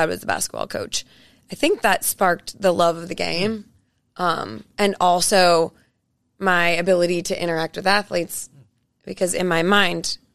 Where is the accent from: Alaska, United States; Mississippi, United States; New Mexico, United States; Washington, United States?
Alaska, United States; Fairbanks; I grew up in Fairbanks, Alaska.